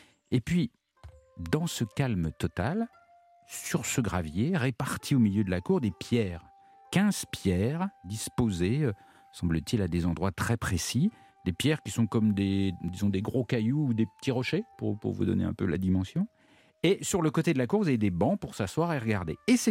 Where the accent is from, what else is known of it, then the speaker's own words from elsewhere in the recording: France; en tant que Français